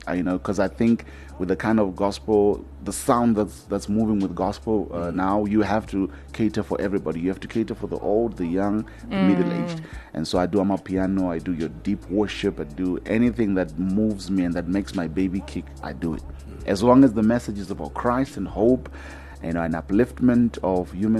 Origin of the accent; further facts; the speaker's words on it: Namibia; also born or lived in Zimbabwe; I was born in Zim, raised in Namibia.